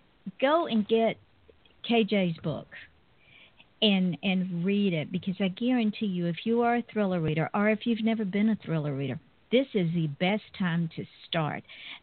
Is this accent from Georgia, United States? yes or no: yes; Georgia, United States; now in Florida, United States; I am originally from Georgia and I moved to Florida in 2006, and I thought I had lost my accent, but people keep telling me I haven't.